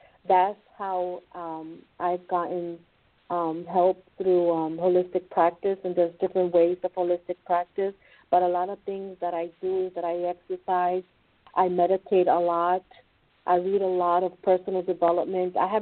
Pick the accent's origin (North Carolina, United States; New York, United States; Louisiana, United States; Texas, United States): New York, United States; Like one thing that I experienced growing up in New York, when I was homeless, that I always made myself aware of my surroundings.